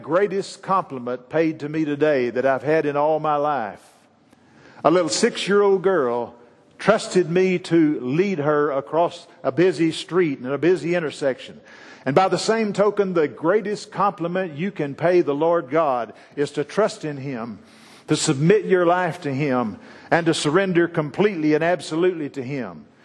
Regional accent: Texas, United States; When I was growing up in East Texas, there was an old boy that was a rough old boy that is out of the oil field.

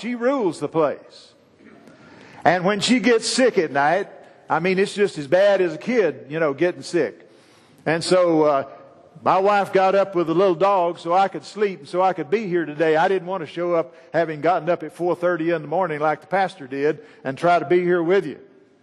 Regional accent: Texas, United States; When I was growing up in East Texas, there was an old boy that was a rough old boy that is out of the oil field.

